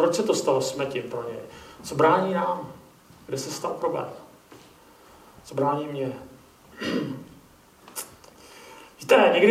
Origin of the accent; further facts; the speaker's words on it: Prague, Czechia; Příběhy se mi čtou dobře, protože jsem z Prahy